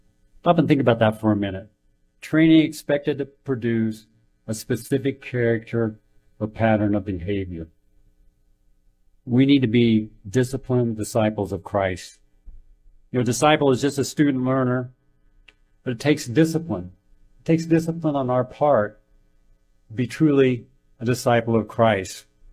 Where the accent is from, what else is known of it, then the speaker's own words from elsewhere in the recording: Kansas, United States; I tell people sometimes, I'm from Kansas, I just put things in simple terms.